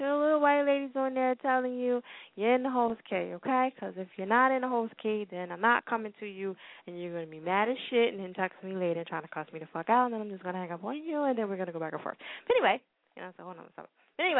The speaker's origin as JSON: {"language": "English", "region": "New Jersey", "country": "United States", "tie": "born or raised there", "also_born_or_lived": "Philadelphia, Pennsylvania", "said": "So shout out to Jersey. That's on the line, my home state, you know what I mean? I got to represent them. Got to represent Philly, too, you know what I mean? Call myself the deadly combination because I represent both states."}